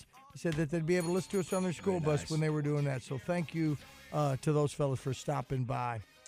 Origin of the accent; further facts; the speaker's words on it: Hot Springs, Arkansas, United States; I grew up in Hot Springs and got all the lakes that are there